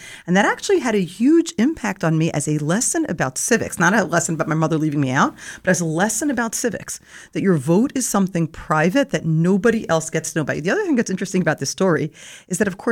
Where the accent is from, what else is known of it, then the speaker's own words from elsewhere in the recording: New York City, New York, United States; I grew up in New York City.